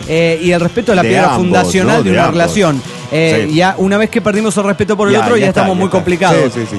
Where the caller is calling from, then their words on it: Cuernavaca, Morelos, Mexico; de Cuernavaca, Morelos, México.